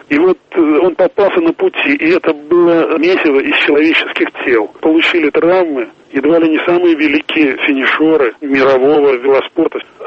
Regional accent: Russia; я вот из России, что я же спортивный журналист и еду на тур

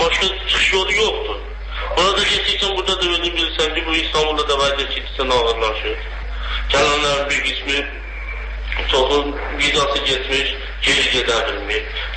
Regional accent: Nakhchivan, Azerbaijan; now in Turkey; İndi bura da gələndə belədir, yəni Naxçıvandan bura gəlmişik.

